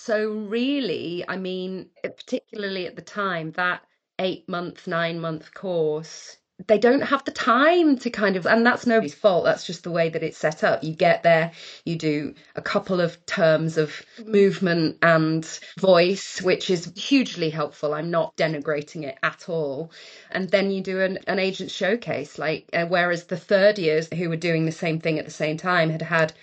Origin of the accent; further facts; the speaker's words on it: Wales, United Kingdom; I don't remember a time where I couldn't speak English and Welsh, particularly in the area that I am from, or rather the area we moved to when I was five. It's not a very Welsh speaking area. It's very English.